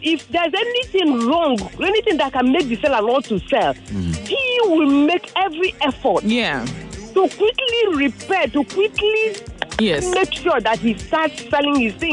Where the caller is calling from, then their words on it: Ajah, Lagos, Nigeria; I'm calling from Aja Agri, actually. I'm on the road.